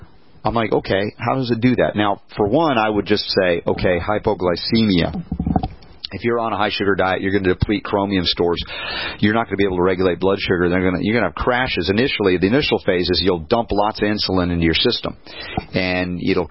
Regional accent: the South, United States; I grew up in the South.

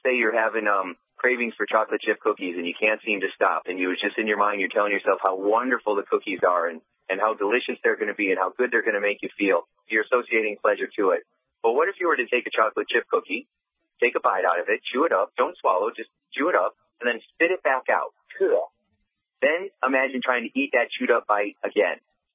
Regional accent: Indiana, United States; I'm from Indiana, so I have farmer metaphors.

